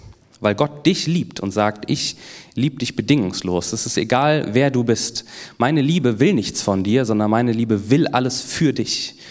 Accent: North Rhine-Westphalia, Germany; Ich komme ja aus NRW

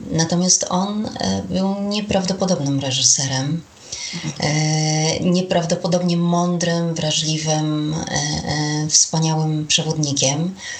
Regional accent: Olsztyn, Warmian-Masurian Voivodeship, Poland; Pracowałam w radiu olsztyńskim, skąd pochodzę

